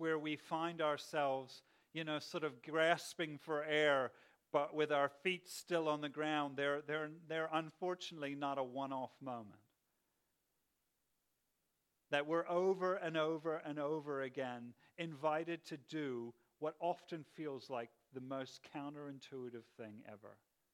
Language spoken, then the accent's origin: English; Pennsylvania, United States; I grew up in the East Coast of America where all of, in a place called Pennsylvania where the Amish people live